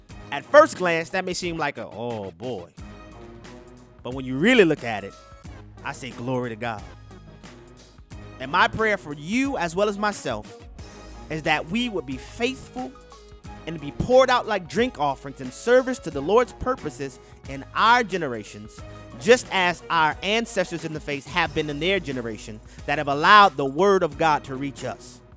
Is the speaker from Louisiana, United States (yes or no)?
yes; New Orleans, Louisiana, United States; What about my hometown, New Orleans, Louisiana?